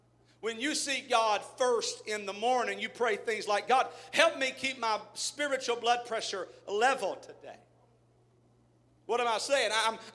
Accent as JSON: {"language": "English", "region": "Texas", "country": "United States", "said": "And I try, but I'm too much from Southeast Texas, and I just can't go there, all right?"}